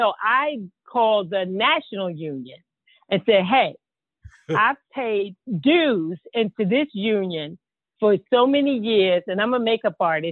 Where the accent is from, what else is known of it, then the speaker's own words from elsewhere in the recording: Baltimore, Maryland, United States; So I'm from Baltimore, Maryland. And so Baltimore is not New York.